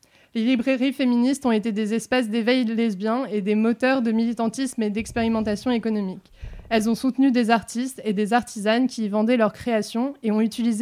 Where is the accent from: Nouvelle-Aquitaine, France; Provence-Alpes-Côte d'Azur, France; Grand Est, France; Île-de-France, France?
Île-de-France, France; Paris; parce qu'en grandissant à Paris, donc dans les années 2000